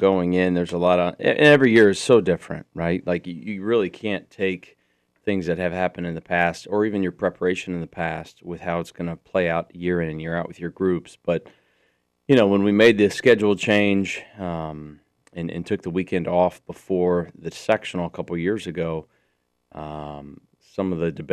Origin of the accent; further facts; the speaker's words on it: Columbia City, Indiana, United States; I grew up in Columbia City.